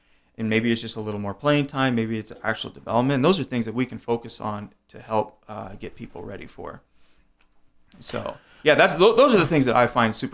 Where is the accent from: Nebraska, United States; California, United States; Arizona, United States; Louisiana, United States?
California, United States; Fresno; I grew up in Fresno, which and a lot of my family lived in Tulare